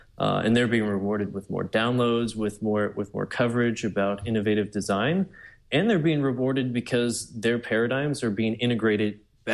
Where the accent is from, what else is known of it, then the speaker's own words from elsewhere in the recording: New York, United States; Yeah, so as a New Yorker, I'm listening to podcasts every single day on the subway.